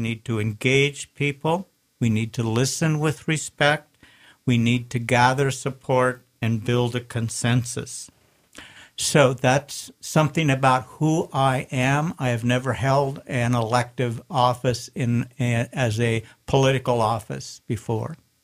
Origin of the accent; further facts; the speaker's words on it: Great Falls, Montana, United States; I was born in Great Falls, Montana. My folks had a wheat farm north of Great Falls, about 65 miles.